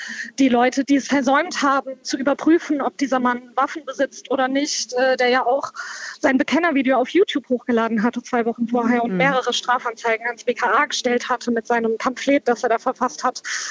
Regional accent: Hanau, Hesse, Germany; moved away; ich bin in Hanau geboren und aufgewachsen, bin zwar vor 10 Jahren weggezogen, aber meine Familie lebt noch hier

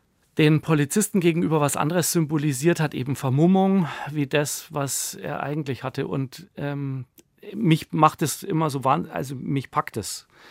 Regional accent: Southern Germany, Germany; Ich habe diesen Begriff, ich komme aus Süddeutschland, auch oft falsch benutzt.

